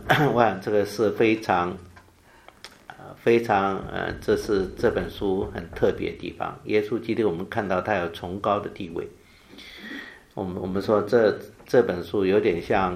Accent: China; 也许我们中国人觉得啊，我们中国人好像也许原来有一些神的观念吧啊

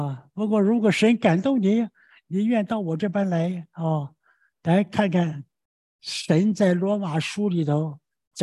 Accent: Taiwan; 我们台湾人讲有听没有见呢？

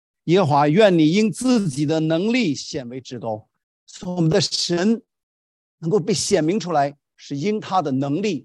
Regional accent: China; now in United States; 我们从中国来，那时候中国红色的这个共产党统治，很多不自由。在美国我们很自由

